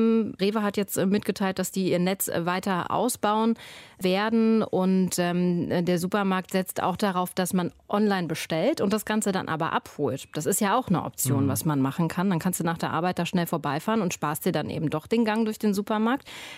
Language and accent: German; Brandenburg, Germany; now in Cologne, Germany; mein Heimatdorf Brandenburg-Potsdam-Mittelmark